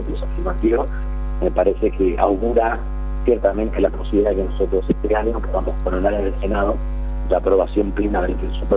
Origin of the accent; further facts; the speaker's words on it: Rosario, Santa Fe, Argentina; los que somos de Rosario, de Santa Fe